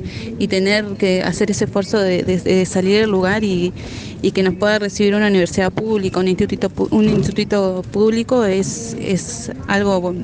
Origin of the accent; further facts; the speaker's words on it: Maquinchao, Río Negro, Argentina; Yo soy de Maquinchau.